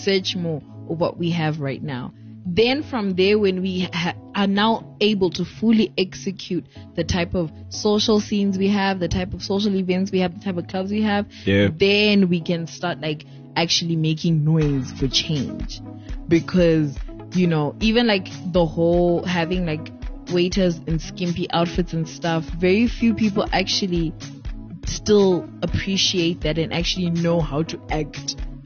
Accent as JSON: {"language": "English", "country": "Zimbabwe", "said": "feel like as Zimbabweans, we don't have that."}